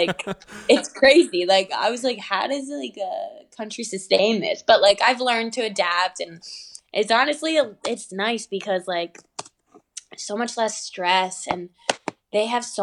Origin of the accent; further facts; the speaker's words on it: New York, United States; Like I'm from New York, so